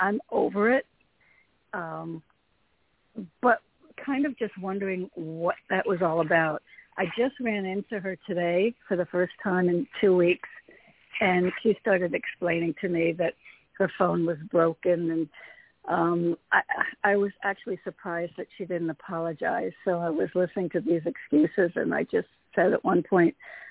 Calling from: Connecticut, United States; calling from Connecticut.

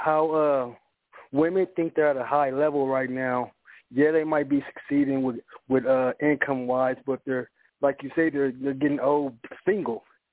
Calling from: California, United States; out of California.

